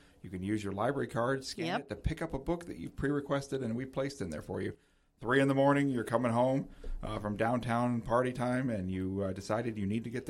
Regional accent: Colorado, United States; born there; also born or lived in New York / Virginia / Nebraska / Hawaii; now in Washington, United States; I am the quintessential military brat, so I am all over the place. I was born in Colorado, I lived in New York, I've lived in Virginia, lived in Nebraska, lived

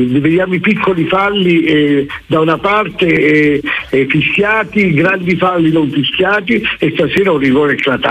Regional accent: Montecorice, Campania, Italy; volevo sottolineare il mio paese Montecorice

